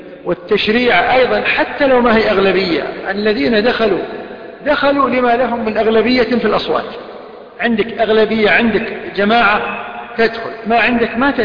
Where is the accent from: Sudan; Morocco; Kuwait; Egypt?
Kuwait; لكن اللي راقبناهم عندنا في الكويت إلى اليوم ما رأينا.